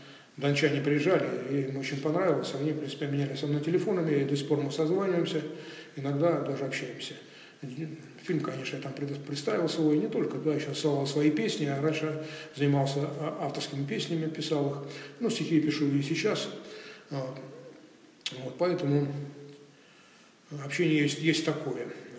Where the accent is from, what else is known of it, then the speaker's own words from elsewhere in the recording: Kronstadt, Saint Petersburg, Russia; Поскольку я коренной кронштадтец, я очень люблю свой город